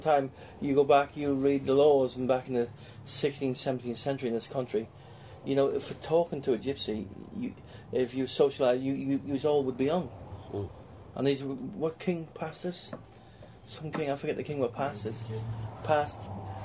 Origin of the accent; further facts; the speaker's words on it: Wales, United Kingdom; Because our family … originate from Wales. We're Welsh gypsies, yeah?